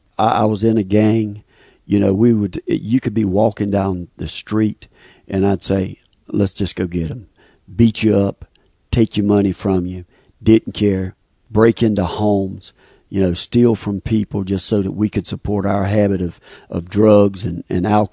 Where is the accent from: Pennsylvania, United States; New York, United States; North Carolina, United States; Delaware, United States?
North Carolina, United States; Stedman